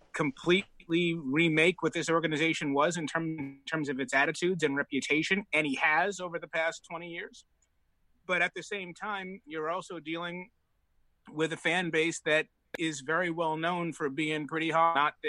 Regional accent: Dorchester, Massachusetts, United States; When I was a kid growing up in Dorchester, we never even went to Fenway Park.

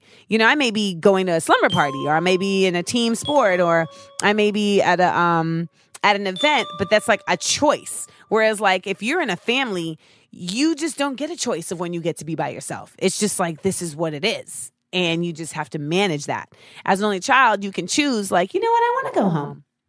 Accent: Orlando, Florida, United States; I always say, growing up in Orlando, people think that it's not racist because they think it's like Disney.

